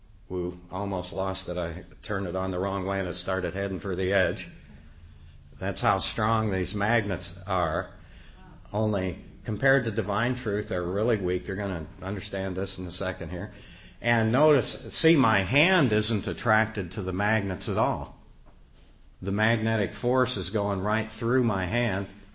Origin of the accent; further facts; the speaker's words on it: New York, United States; That's why I'm here from New York.